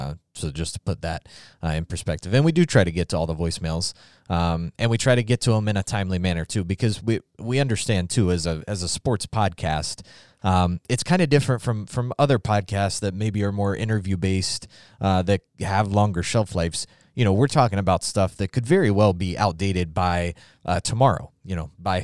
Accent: North Carolina, United States; I got to see them play in Greensboro because I grew up just outside of Greensboro.

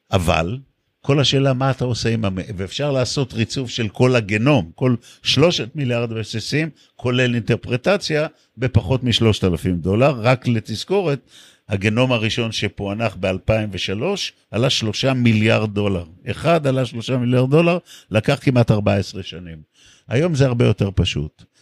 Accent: Tel Aviv, Tel Aviv District, Israel; כשאני גדלתי בתל אביב, בשנות ה-60 וה-70

